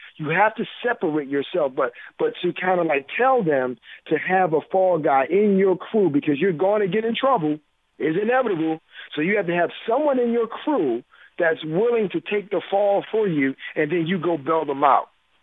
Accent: Miami, Florida, United States; And for me, growing up in Miami, you know, playing in the same type of neighborhood

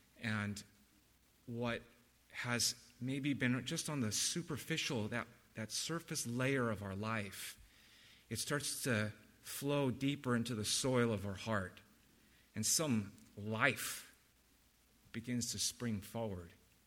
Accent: California, United States; I'm a Californian, so I've been praying with the brothers before meetings and just realizing how appealing this southern drawl is.

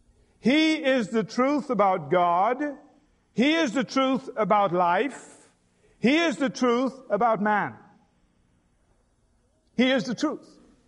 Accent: England, United Kingdom; born there; The little town where I was born in England, we had iron ore mines.

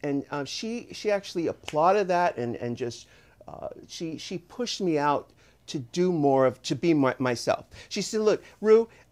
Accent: San Diego, California, United States; I'm from San Diego.

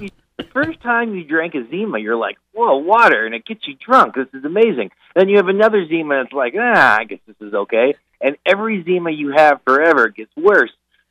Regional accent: North Dakota, United States; You know, I come from North Dakota, and the creature we feared was the badger

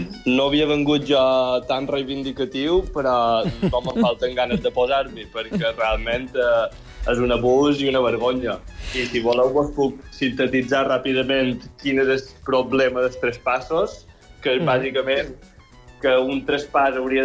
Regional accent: Montuïri, Balearic Islands, Spain; Així com jo som de Montuïri, a Montuïri també hi ha un gestor

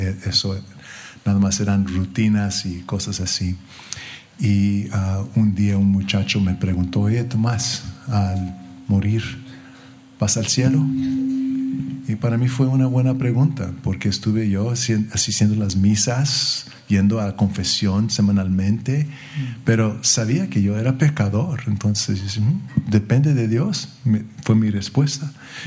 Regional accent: Los Angeles, California, United States; nací aquí en Los Ángeles y crecí aquí en Los Ángeles. Y yo fui criado como católico, yo y mis hermanos fuimos a escuelas católicas hasta la universidad.

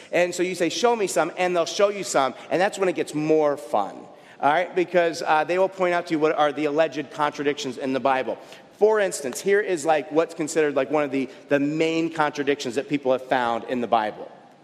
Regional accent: Buffalo, New York, United States; I grew up partially in Buffalo, New York, where there's lots of ice and snow.

